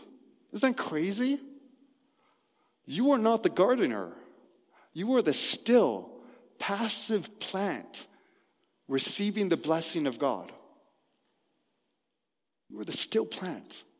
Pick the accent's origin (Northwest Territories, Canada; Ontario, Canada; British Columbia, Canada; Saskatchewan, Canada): Ontario, Canada; Toronto; I'm a millennial from Toronto. The only fields I see are on my screensaver.